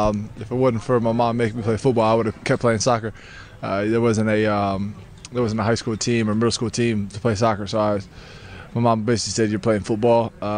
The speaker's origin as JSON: {"language": "English", "town": "Fostoria", "region": "Ohio", "country": "United States", "tie": "born or raised there", "said": "Like I said, small town, blue collar community. People there just work hard."}